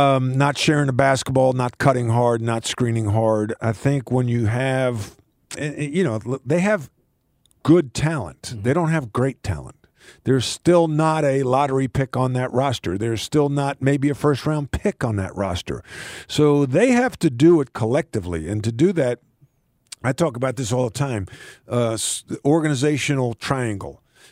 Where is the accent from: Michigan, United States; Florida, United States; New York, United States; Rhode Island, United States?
New York, United States; There's a thing growing up in New York, a term called suckers, right?